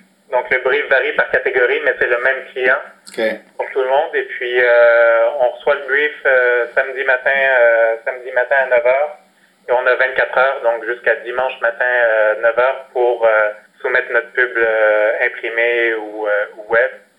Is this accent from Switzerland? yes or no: no; Saint-Léonard, Quebec, Canada; je suis aussi canadien, en fait, je viens de Saint-Léonard.